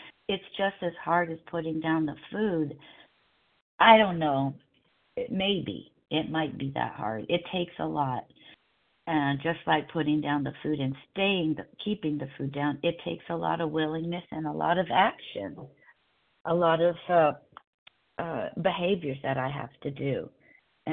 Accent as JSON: {"language": "English", "region": "California", "country": "United States", "said": "from Southern California, gratefully recovered compulsive overeater for today."}